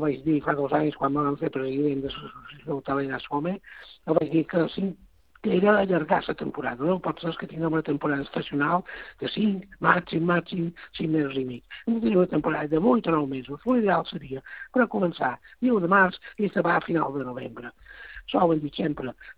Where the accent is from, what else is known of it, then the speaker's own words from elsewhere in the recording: Balearic Islands, Spain; No molts, però un quants sí que, sobretot, és que hi som menorquins.